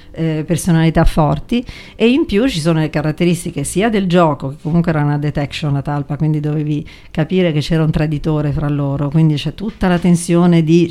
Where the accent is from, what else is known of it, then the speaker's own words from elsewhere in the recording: Genoa, Liguria, Italy; E io sono anche genovese, però comunque...